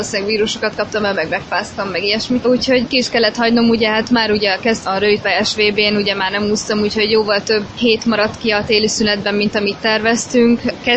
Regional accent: Debrecen, Hajdú-Bihar, Hungary; Debrecenbe visszamegyek, oda mindig örömmel megyek, hiszen a szülővárosom.

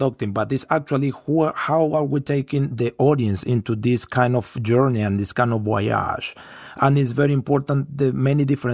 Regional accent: Puerto La Cruz, Anzoátegui, Venezuela; English is a second language; I come from Puerto La Cruz and we have sun 365 days a year.

